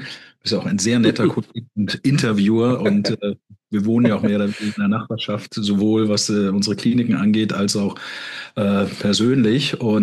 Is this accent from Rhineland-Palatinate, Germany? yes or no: yes; Rhineland-Palatinate, Germany; Ich bin im Hunsrück aufgewachsen.